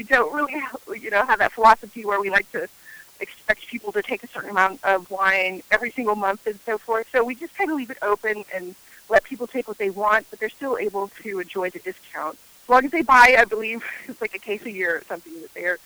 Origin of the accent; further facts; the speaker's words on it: North Carolina, United States; And now we're in North Carolina, and it's nice to be here because this is actually my home state.